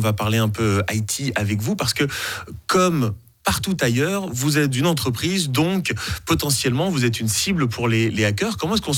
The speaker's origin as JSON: {"language": "French", "region": "Valais", "country": "Switzerland", "said": "Mais, et je vous dis ça en tant que Valaisan, c'est un marqueur en Valais de boire un verre, de boire un bon verre de vin."}